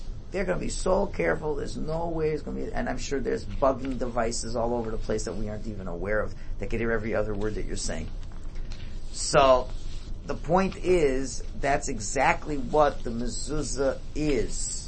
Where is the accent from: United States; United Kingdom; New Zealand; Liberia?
United States; now in Thornhill, Canada; I'm an American.